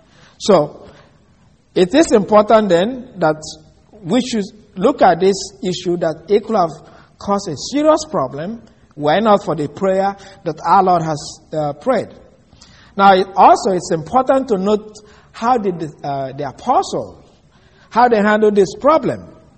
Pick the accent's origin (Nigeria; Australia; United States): Nigeria; first language Igbo; English is a second language; I'm a Nigerian. I speak a language that's called Igbo.